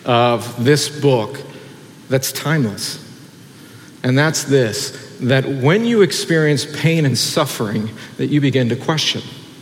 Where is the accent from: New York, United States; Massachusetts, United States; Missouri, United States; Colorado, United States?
New York, United States; As a New Yorker, as within a community of modern people